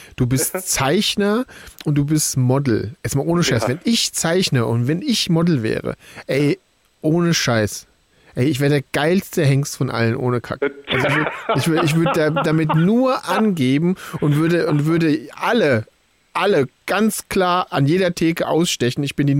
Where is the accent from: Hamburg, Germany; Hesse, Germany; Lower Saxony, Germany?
Hesse, Germany; Wiesbaden; Ich bin ja aus Wiesbaden.